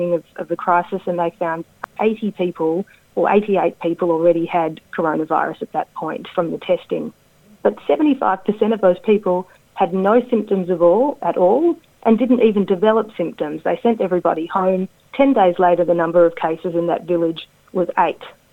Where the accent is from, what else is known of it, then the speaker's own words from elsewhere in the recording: Western Australia, Australia; I'm from Western Australia. I'm presently working in Western Australia.